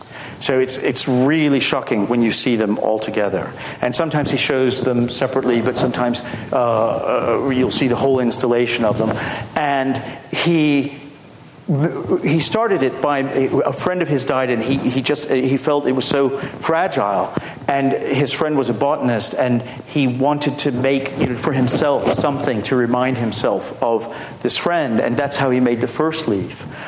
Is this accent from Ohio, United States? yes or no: no; El Paso, Texas, United States; And of course, as Terry mentioned, I'm from El Paso, where, you know, there's like 5,000 of such deaths last year.